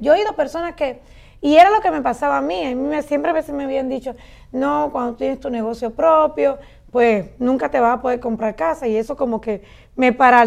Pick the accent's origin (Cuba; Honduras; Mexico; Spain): Cuba; now in United States; Ustedes saben que mi nacionalidad es cubana, pero yo digo que vine para los Estados Unidos. Siempre he dicho que soy latina. Miren, orgullosamente latina.